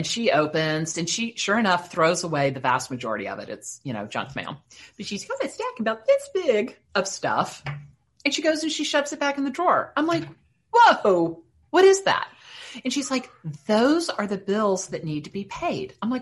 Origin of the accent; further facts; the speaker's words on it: Fort Worth, Texas, United States; also born or lived in Virginia; So I grew up in Fort Worth, Texas, which is where I am. I'm fifth generation, sixth generation Fort Worth. Like basically we've been here since the Civil War.